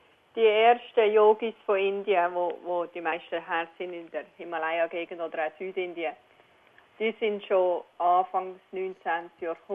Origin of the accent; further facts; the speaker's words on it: Switzerland; also born or lived in Canada; now in Australia; als ich in Kanada gewohnt habe, obwohl ich ja von der Schweiz bin. Und ja, ich habe das alles das in Nordamerika gelernt und bin dann wieder zurück in die Schweiz, auf Liestal, also Kanton Basel-Land.